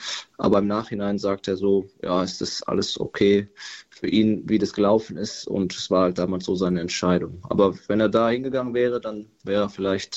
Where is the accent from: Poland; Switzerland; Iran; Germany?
Germany; Paderborn, North Rhine-Westphalia; Ich komme aus Paderborn, aber nicht ganz direkt aus der Stadt, sondern aus einem Vorort.